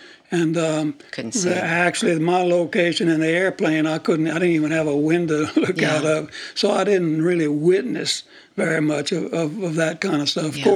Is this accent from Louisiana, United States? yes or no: yes; Jennings, Louisiana, United States; I was from Lafayette. I'm from Jennings.